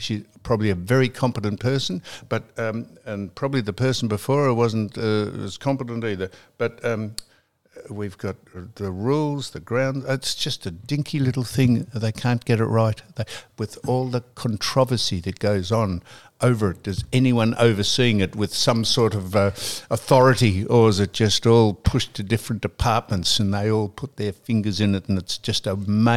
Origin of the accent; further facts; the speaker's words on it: Australia; And I'm an Australian speaking English, and I know there's plenty of people here that don't speak English